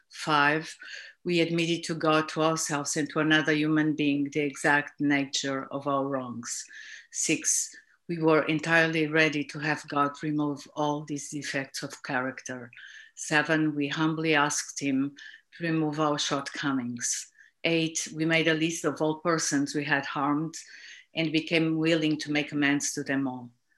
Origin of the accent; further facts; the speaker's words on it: Portugal; I'm an addict from Portugal.